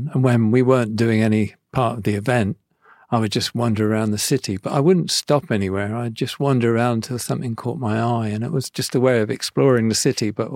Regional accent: South West England, United Kingdom; I'm from Devon. I'm sort of from the countryside, really.

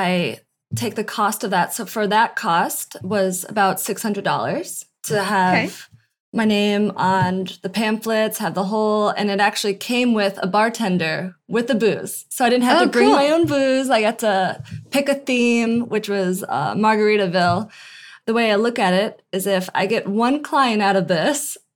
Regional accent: Albany, New York, United States; I knew that concept in law school because I was coming from Albany, New York. And then when I got to law school, I didn't know it, a single soul.

